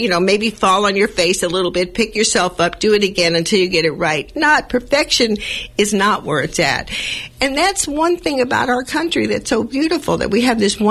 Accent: Los Angeles, California, United States; born there; I know I'm not Chicana, but I was born in East L.A.

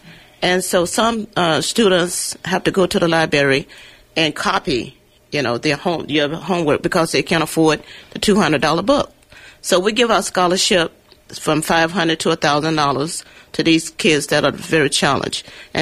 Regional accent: Arkansas, United States; Well, Elaine, you know, I went back to my hometown in Arkansas for a funeral in October.

